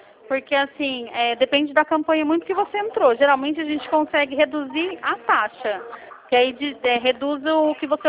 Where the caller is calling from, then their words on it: Campinas, São Paulo, Brazil; Nós somos de Campinas, São Paulo.